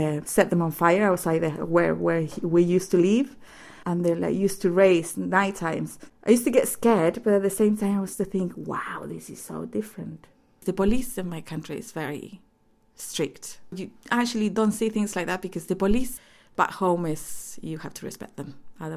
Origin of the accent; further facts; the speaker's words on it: Santiago, Santiago Metropolitan Region, Chile; English is a second language; moved away; and I come from South America, Chile, Santiago. I was born in Santiago, and I came here in June 1991.